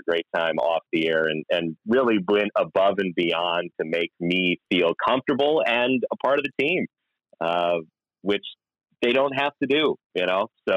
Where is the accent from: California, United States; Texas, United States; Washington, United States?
California, United States; Palo Alto; Growing up in Palo Alto, I grew up a huge Giants fan, both San Francisco and San Jose.